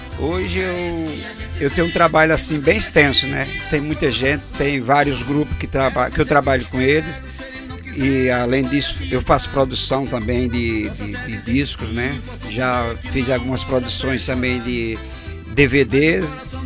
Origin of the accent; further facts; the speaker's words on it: Mauriti, Ceará, Brazil; Sou da cidade de Mauriti, fica a 78 quilômetros para Juazeiro do Norte, é uma referência mais à cidade de Juazeiro, né? E ela fica na extremidade já da Paraíba, né? Saindo de Mauriti, você já vai chegar em Conceição, na Paraíba, bem no extremo.